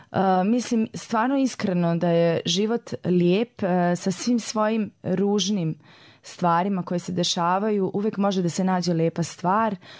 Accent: Banja Luka, Republika Srpska, Bosnia & Herzegovina; also born or lived in Tuzla; tako da sam se ja slučajno rodila u Tuzli. Inače sam odrasla u Banja Luci, tu sam završila i školu i gimnaziju

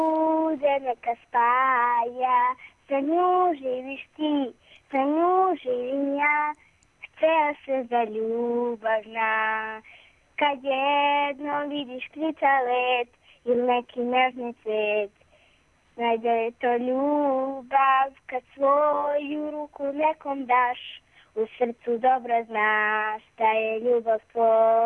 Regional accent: Belgrade, Serbia; Iz Beograda sam.

